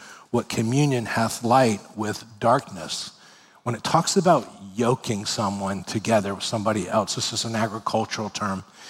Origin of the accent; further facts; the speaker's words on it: Miami, Florida, United States; and I was raised in Miami, Florida, where it is warm.